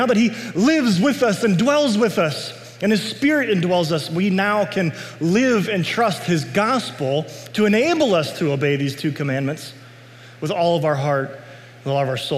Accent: United States; I'm a citizen of the United States. I'm glad I'm an American. I'm happy to be an American, right?

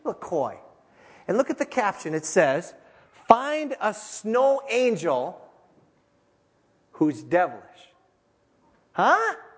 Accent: Minnesota, United States; Now, I'm from the Iron Range.

